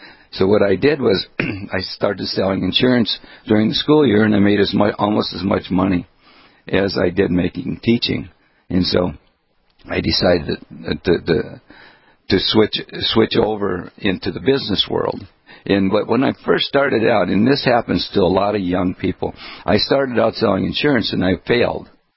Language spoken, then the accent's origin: English; Daisy, North Dakota, United States; I grew up in Daisy, North Dakota, we had a family of six children, and my dad and my mom